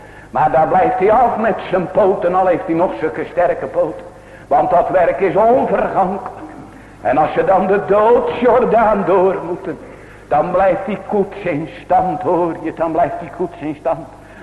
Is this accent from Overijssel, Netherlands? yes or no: no; Zevenhuizen, South Holland, Netherlands; Als kleine jongen heb je er in Zevenhuizen, waar ik geboren ben, wel eens naar gekeken.